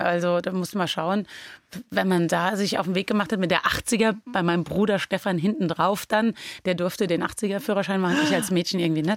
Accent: Guldental, Rhineland-Palatinate, Germany; Wenn ich in Berlin bin und werde gefragt, wo kommen Sie denn her, sage ich Rheinland-Pfalz. Und wenn ich in Rheinland-Pfalz bin und werde gefragt, sage ich ja aus Guldenthal bei Bad Kreuznach.

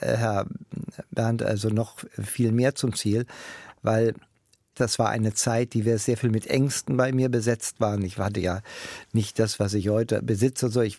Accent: Hanover, Lower Saxony, Germany; Ich bin aufgewachsen am Stadtwald von Hannover, der Eilenriede.

